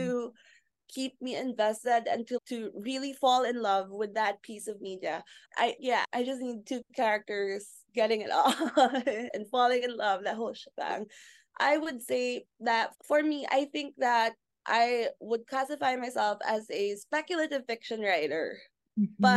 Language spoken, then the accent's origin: English; Philippines; I'm from the Philippines.